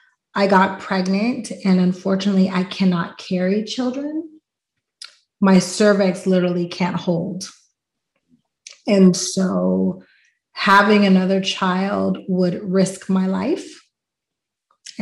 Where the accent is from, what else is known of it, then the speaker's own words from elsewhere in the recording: Pittsburgh, Pennsylvania, United States; Oh, yeah, I'm from Pittsburgh. I eat cheesesteaks and tacos.